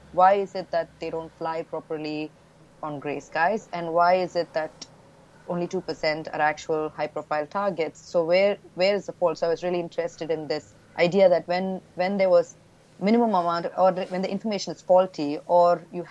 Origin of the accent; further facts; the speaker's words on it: India; because I grew up in India.